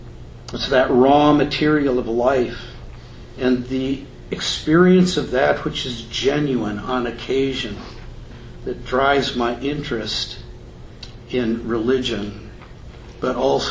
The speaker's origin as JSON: {"language": "English", "town": "Warren", "region": "Minnesota", "country": "United States", "tie": "born or raised there", "said": "When one drives into my hometown of Warren, there is still a sign that says, \"Welcome to Warren and the Red River Valley, the breadbasket of the world.\""}